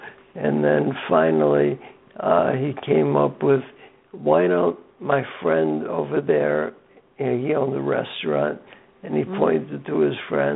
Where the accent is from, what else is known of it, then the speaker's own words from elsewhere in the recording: Bronx, New York, United States; as I grew up in the South Bronx also, he lived on the floor. He and his twin brother lived on the floor below me. And when I moved in there at 5 years old